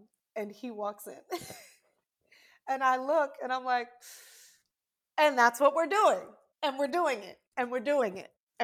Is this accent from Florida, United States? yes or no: no; New York, United States; I'm a girl from New York.